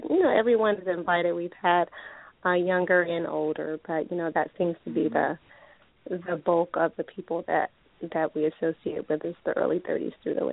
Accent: Champaign, Illinois, United States; I have two daughters, and I am from Champaign, Illinois.

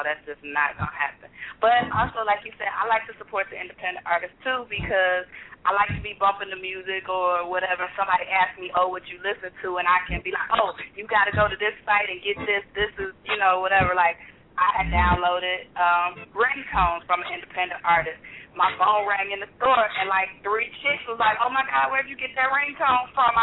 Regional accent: Michigan, United States; now in US South; And I'm in the South, but I'm originally from Michigan, so I like different flows. I don't just want a Southern flow all the time or whatever.

